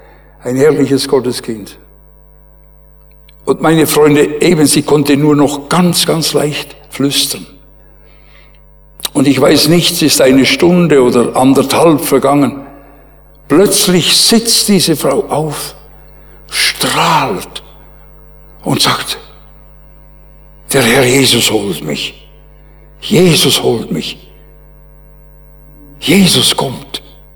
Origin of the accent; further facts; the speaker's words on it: Bern, Switzerland; Ich bin Berner Oberländer. Aber im Frauenspital in Bern geboren.